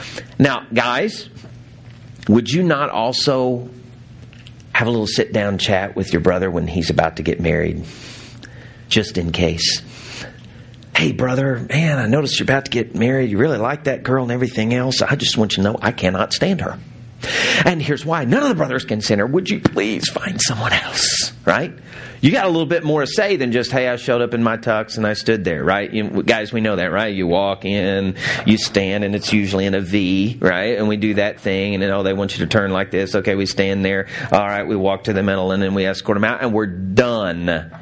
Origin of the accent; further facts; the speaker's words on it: the South, United States; Now, I grew up in the South, so we probably did it a little bit different than you.